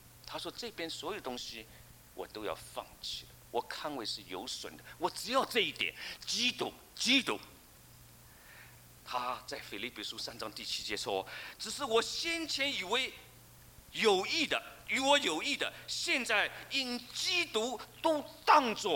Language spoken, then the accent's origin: Chinese; China; 就像我们是中国人，有的人觉得中国人很了不起，我们中国人有5000年的文明